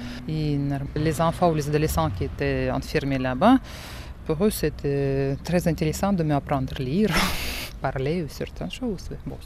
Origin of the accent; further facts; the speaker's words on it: Siberia, Russia; Mais bon, c'est le choc parce que je viens aussi de Sibérie en disant qu'on n'avait pas tout ça.